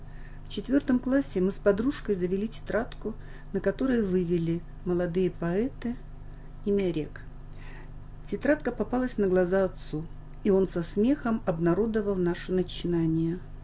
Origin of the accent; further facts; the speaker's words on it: Zabaykalsky Krai, Russia; Я коренная забайкалка. Родилась в середине прошлого века в небольшом пристанционном поселке на Манжурке. Воспитывалась в многодетной семье.